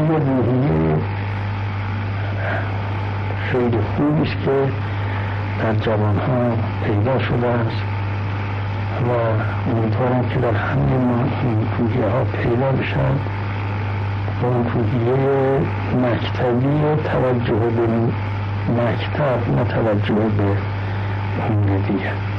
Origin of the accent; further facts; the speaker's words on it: Iran; این که ما ایرانی هستیم و لبنانی هستند یا جای دیگری هستند